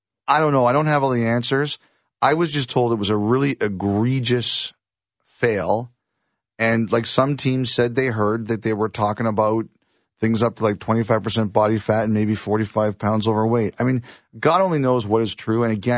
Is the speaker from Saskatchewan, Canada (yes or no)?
no; Toronto, Ontario, Canada; I was born in Toronto, raised in Toronto, lived most of my life in Toronto.